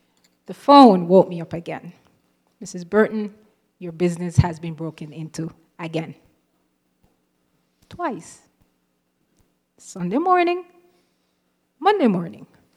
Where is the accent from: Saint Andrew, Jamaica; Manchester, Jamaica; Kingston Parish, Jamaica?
Manchester, Jamaica; Mandeville; Now, I'm from Jamaica, and I had a business in the town of Mandeville.